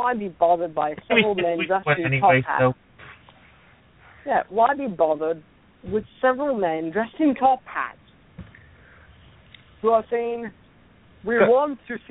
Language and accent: English; Pennsylvania, United States; Now, I'm from Pennsylvania. I know.